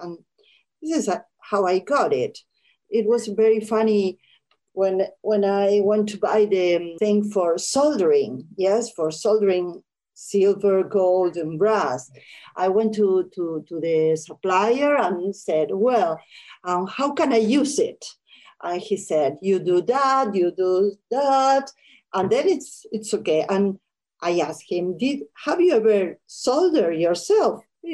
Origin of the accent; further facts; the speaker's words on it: Argentina; I was born in Argentina. My grandparents were from Russia, Ukraine, Poland. They came to Argentina